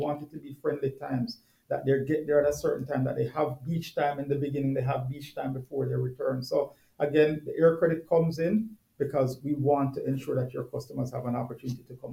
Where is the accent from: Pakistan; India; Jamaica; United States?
Jamaica; Probably I'm a little biased because I'm Jamaican